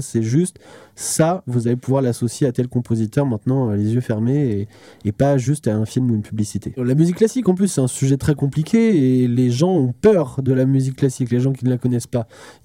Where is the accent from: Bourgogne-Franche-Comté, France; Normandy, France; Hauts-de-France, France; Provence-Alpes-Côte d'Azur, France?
Normandy, France; accent: Norman; J'ai mon accent normand avec les R très, très agressifs.